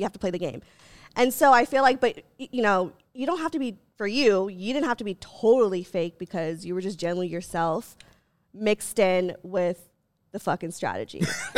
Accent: Philippines; And also she's Filipino and I'm Filipino, so I think there was a part of me that was like, please.

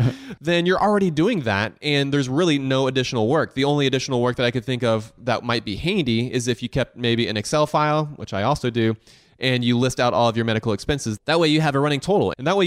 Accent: Southern United States, United States; Yeah, I'm not really from the South either. I grew up here in the South, but you know, my dad's from the Midwest and my mom's Korean

